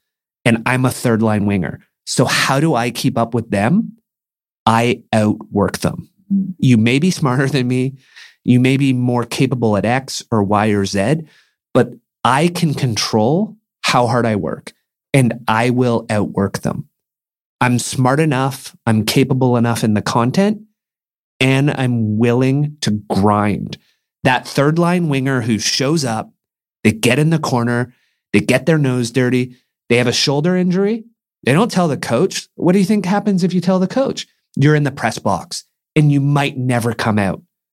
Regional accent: Mission, British Columbia, Canada; as a kid growing up in Mission, let's say with ADHD, who never did well in school, and lower middle class

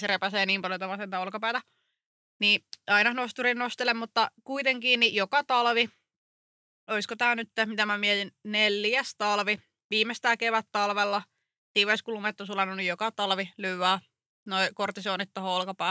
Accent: Ristiina, South Savo, Finland; now in Savonlinna, Finland; Mutta mä oon lähtöisin vaan Ristiinasta.

